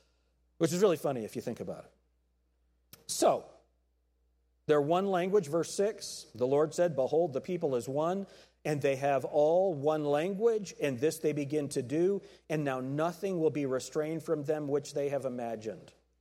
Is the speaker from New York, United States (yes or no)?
yes; New York, United States; I'm from New York. I enjoy the way that he talks.